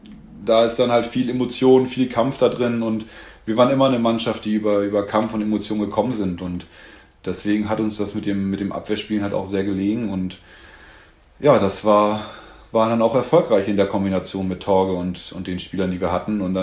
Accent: Henstedt-Ulzburg, Schleswig-Holstein, Germany; also born or lived in Hamburg; now in Bad Schwartau, Germany; ich bin halt irgendwie ein Kind des Nordens, in Hennstedt-Ulzburg aufgewachsen, in Hamburg gelebt, dann hier nach Schwartau gekommen

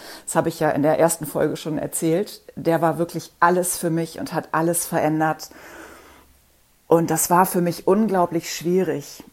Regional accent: Bonn, North Rhine-Westphalia, Germany; Happy habe ich aus dem Tierheim in Bonn geholt. Das ist ja die Ecke, wo ich aufgewachsen bin, in der ich lange gelebt habe.

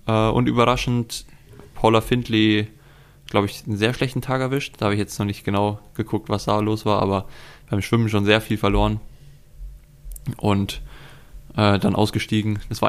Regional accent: Bavaria, Germany; Der hatte ich schon als Kind gefühlt so von 6 bis 10. Mit denen bin ich immer durch die Dörfer bei uns in Oberbayern gerackert.

